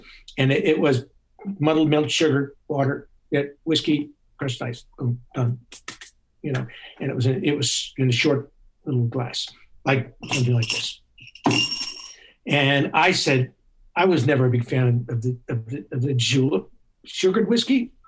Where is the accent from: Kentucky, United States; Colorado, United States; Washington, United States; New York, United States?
New York, United States; I'm a New Yorker.